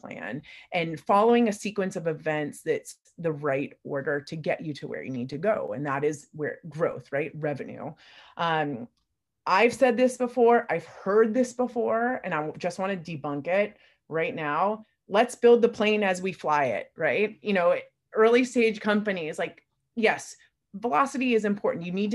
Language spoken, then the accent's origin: English; San Rafael, California, United States; Bay Area born and raised. I grew up in San Rafael. I went to high school in San Francisco, St. Ignatius, Wildcats, class of 2000